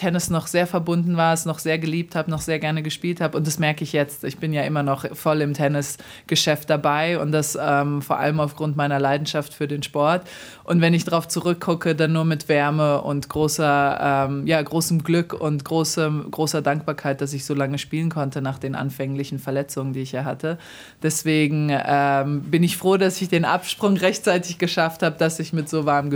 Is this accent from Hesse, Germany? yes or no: yes; Darmstadt, Hesse, Germany; born or raised there; now in New York, United States